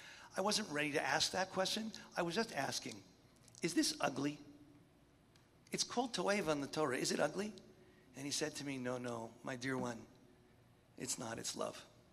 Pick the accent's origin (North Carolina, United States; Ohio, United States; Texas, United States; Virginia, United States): Ohio, United States; Columbus; I grew up in Columbus, Ohio in the 1970s.